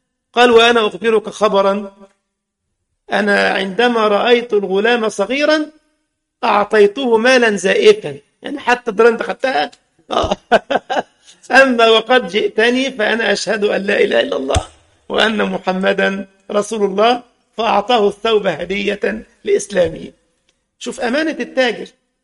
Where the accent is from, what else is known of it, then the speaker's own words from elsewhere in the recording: Egypt; ودلوقتي بقى البيع بالفهلوه كما يقال عندنا في مصر